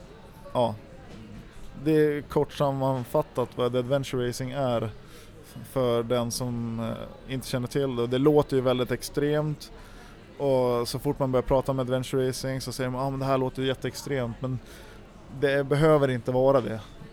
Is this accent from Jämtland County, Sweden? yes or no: yes; Järpen, Jämtland County, Sweden; Jag cyklade mycket med en av mina kompisar uppe i Järpen där jag växte upp.